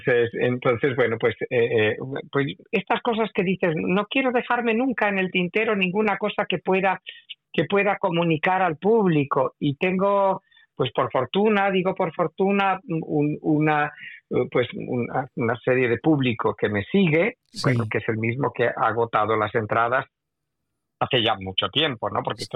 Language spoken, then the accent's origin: Spanish; Spain; yo soy un niño de la España franquista